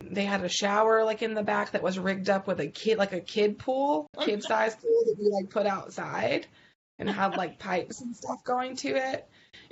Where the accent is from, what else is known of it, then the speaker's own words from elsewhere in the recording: Gulfport, Mississippi, United States; And I'm from originally like Gulfport, Biloxi, Mississippi area, the Gulf Coast. Really close to, like, it's in between New Orleans and Mobile, Alabama